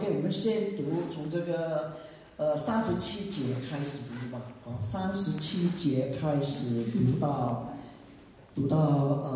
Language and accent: Chinese; Malaysia; 我来自马来西亚